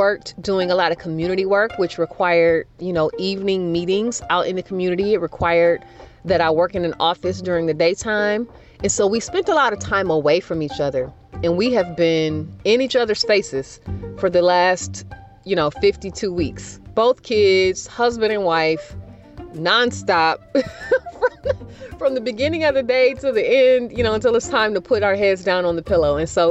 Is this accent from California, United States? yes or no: no; Ypsilanti Township, Michigan, United States; from Ypsilanti Township.